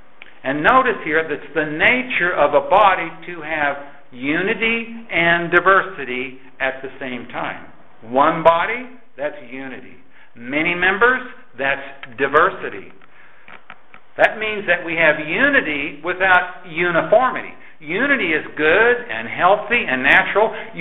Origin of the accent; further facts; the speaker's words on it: Texas, United States; He's from California, for crying out loud. I'm from Texas.